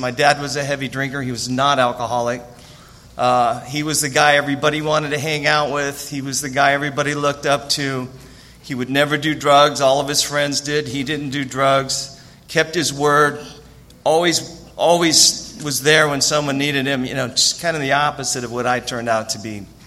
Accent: Pocatello, Idaho, United States; I grew up in a small town called Pocatello.

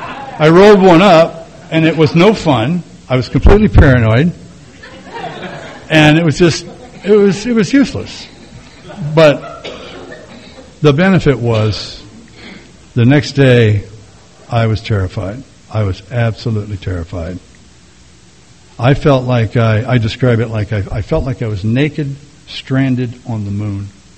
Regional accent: California, United States; And I'm originally from California.

